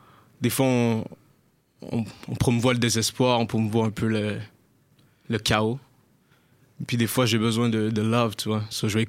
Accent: Quebec City, Quebec, Canada; also born or lived in Kigali, Rwanda; Puis on est arrivé dans la ville de Québec quand j'avais à peu près 3 ans. So, j'ai grandi à Québec.

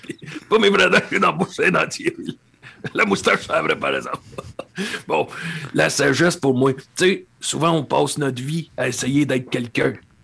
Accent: Montreal, Quebec, Canada; moi, j'ai des origines, tu sais, je viens d'Hochelaga Maisonneuve, là. C'est un quartier pauvre, là. Fait que je l'ai connu, moi, la grosse misère.

